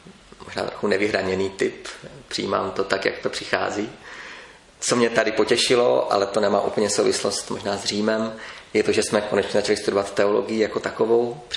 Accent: Brno, South Moravian Region, Czechia; Já pocházím z Brna, z městské části Bystrc. Tam jsem byl celý život před seminářem a v Brně jsem i studoval.

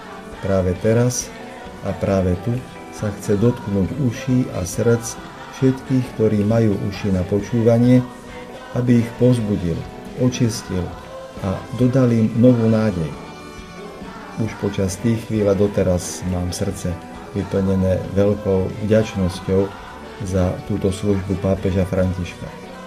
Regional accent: Bratislava, Bratislava Region, Slovakia; privítať ho v mojom rodnom meste.

